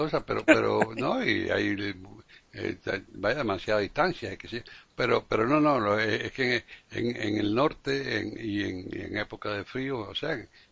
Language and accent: Spanish; Cuba; cuando nosotros nos criamos en Cuba, claro, una cosa, la asociación española, ¿no? Éramos hijos o nietos españoles, casi todos. Y entonces, pues, teníamos todas esas costumbres que traía mi abuelo materno de España, ¿verdad? Por ejemplo, desde Galicia.